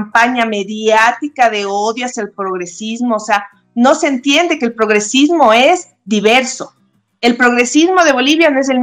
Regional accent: Ecuador; esperemos que nuestro Ecuador recapacite y esperemos que realmente podamos politizar este país

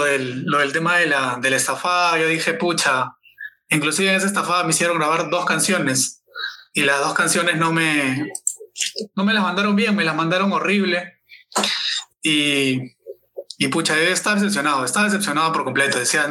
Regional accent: Lima, Peru; Soy de Lima, toda la vida vivo en Lima, tengo familia en Chincha, tengo familia en Amazonas, tengo familia en todo lado, en realidad está regada mi familia por todos lados del Perú

